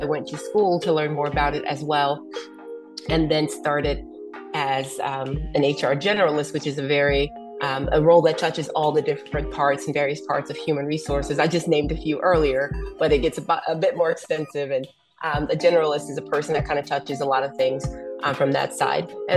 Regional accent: Memphis, Tennessee, United States; I'm originally from Memphis.

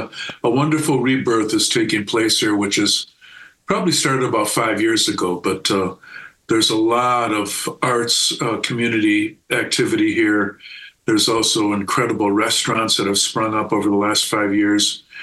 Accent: Racine, Wisconsin, United States; now in Milwaukee, United States; 1984. I came up here. I grew up in Racine.

